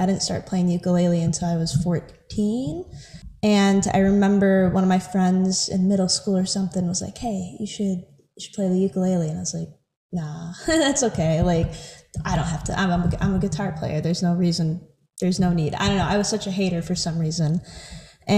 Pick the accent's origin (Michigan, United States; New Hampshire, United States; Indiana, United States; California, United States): Michigan, United States; I mean, I'm from Michigan. I'm from the Midwest.